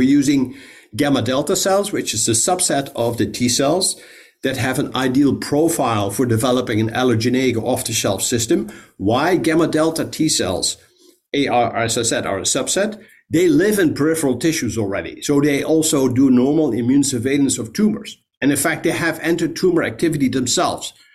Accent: Netherlands; now in United States; we're Dutch originally, although I'm American now, but so we saw a lot of the world already.

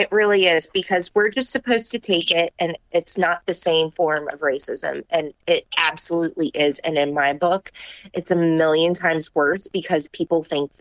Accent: United States; born there; which I'm obviously an American citizen. I was born here, where am I supposed to go back from?

